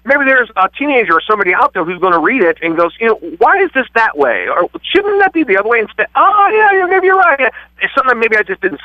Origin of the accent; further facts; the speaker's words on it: Lima, Ohio, United States; Like I said, I'm from Lima, so this is like the closest Comic-Con to me.